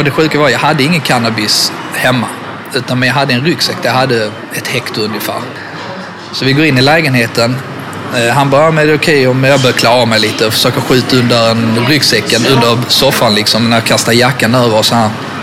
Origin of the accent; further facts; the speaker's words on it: Skåne, Sweden; accent: Scanian; Då vänder han sig om och tittar på mig med och imiterar min skånska.